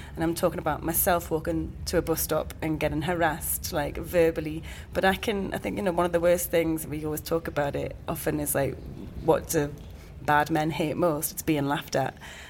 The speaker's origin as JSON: {"language": "English", "region": "North East England", "country": "United Kingdom", "said": "Mate, I'm half Pakistani, half Geordie."}